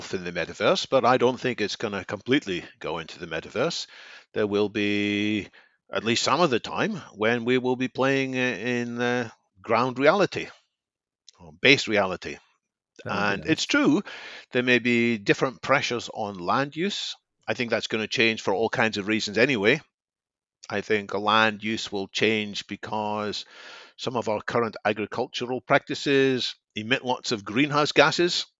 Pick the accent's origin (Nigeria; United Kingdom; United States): United Kingdom; I guess as a Brit, I should sing the praises of Rory McIlroy or Paul Casey